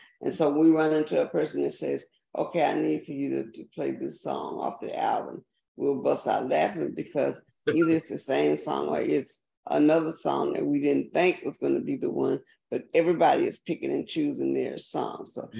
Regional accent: Missouri, United States; I hear the hoopla, but I'm the girl from the Show Me State.

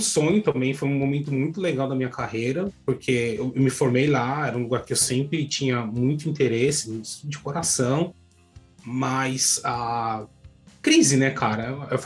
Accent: São Paulo, Brazil; moved away as an adult; Sou de São Paulo.

